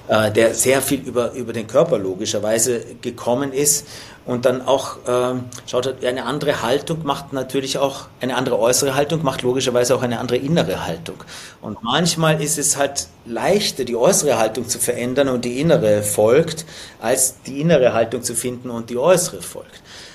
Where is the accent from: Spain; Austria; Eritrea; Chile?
Austria; das war ja die Zeit, da gab es nur bei uns in Österreich zwei Fernsehprogramme